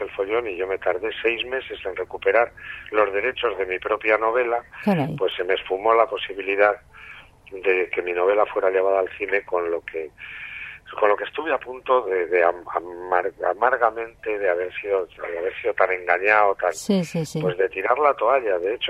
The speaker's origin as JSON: {"language": "Spanish", "town": "Guadalajara", "region": "Castilla-La Mancha", "country": "Spain", "said": "humildísimo libro de viajes por mi tierra, por mis tierras de Guadalajara"}